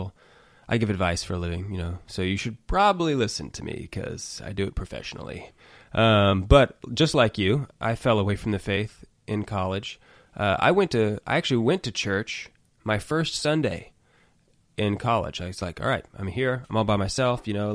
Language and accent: English; Broken Arrow, Oklahoma, United States; born there; I was born here in Broken Arrow. I went to All Saints kindergarten through eighth grade. Then I moved on to Bishop Kelly. Then I went to the University of Central Oklahoma